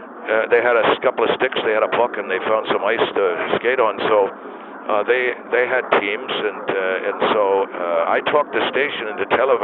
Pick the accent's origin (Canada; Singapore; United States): Canada; Laval, Quebec; I'm from a place called Laval.